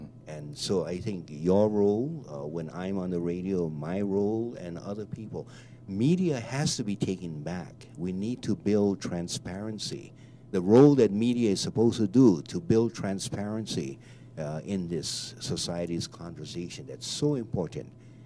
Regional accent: Hawaii, United States; I am Native Hawaiian. I am Caucasian. I am Chinese.

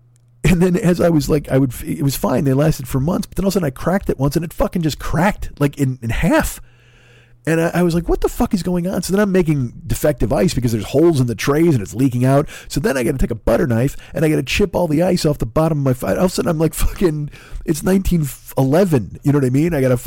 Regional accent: United States; What has happened to me as a person, as a man, as a human being, as an American? Let's talk about that. What has happened to me as an American patriot?

